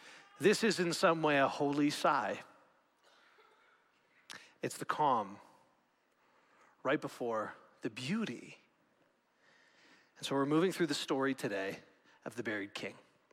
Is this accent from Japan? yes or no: no; Regina, Saskatchewan, Canada; I grew up in Regina, Saskatchewan, and I learned to ski on the next closest thing we had to a mountain